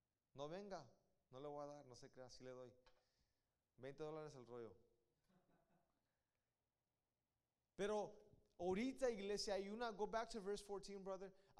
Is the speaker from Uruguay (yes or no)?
no; Guadalajara, Jalisco, Mexico; A mí me gusta decir apá. Somos de Guadalajara.